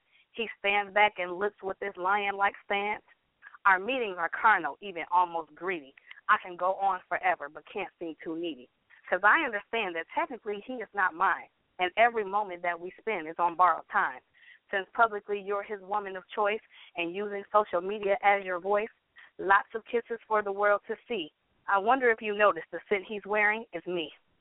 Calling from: Detroit, Michigan, United States; the writer, calling from Detroit, Michigan.

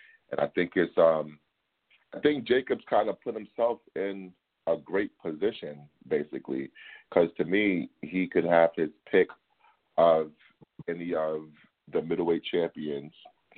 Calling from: New York City, New York, United States; You know, I'm from the Gloom Tomb in the Bronx, New York City, BX Stand Up.

